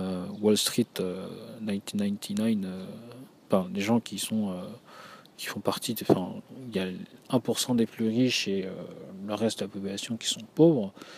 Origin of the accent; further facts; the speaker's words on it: France; nous, en tant que Français et francophones, on a une chance énorme